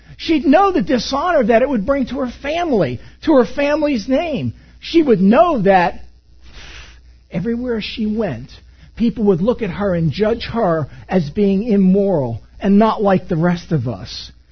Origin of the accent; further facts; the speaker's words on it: East Coast, United States; Some of you can probably tell them, I'm kind of from the East Coast. I'm fully from the East Coast.